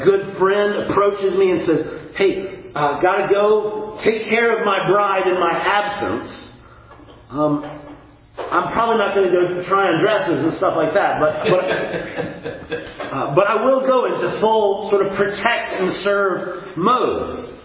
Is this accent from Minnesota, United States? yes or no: no; Kentucky, United States; So I am from Kentucky.